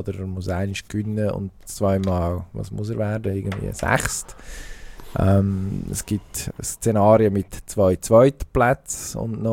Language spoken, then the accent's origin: German; Switzerland; Das ist für jemanden wie mich, der ja, irgendwie so im Teenager-Alter war und der Mayer natürlich müssen verabscheuen als Schweizer, weil das war ja ein Österreicher.